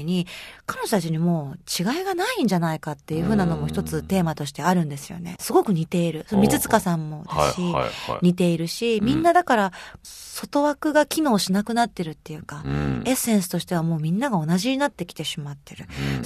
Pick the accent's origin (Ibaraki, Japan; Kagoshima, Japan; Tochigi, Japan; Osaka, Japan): Osaka, Japan; まあ、私はその大阪人なんで